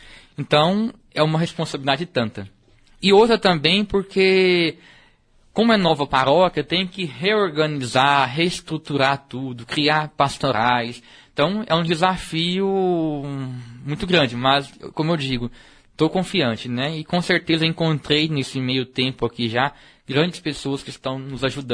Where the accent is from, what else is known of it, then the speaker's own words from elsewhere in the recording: Goiânia, Goiás, Brazil; Eu sou natural de Goiânia, né? Do estado de Goiás, né? Um bom goiano, né? O povo fala em Goiás, o goiano do pé rachado, né? Comedor de piqui, né? Então, mas já estou fora de Goiânia há 9 anos.